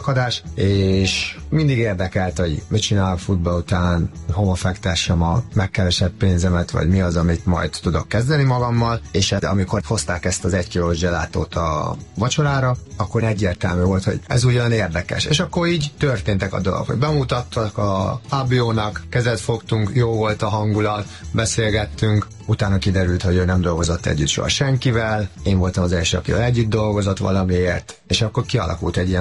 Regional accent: Hungary; born there; moved away; also born or lived in Italy

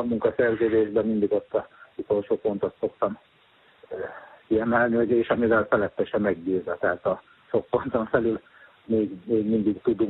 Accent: Jászkarjenő, Jász-Nagykun-Szolnok, Hungary; itt szülőfalumban Jászkarjenőn van egy lovarda

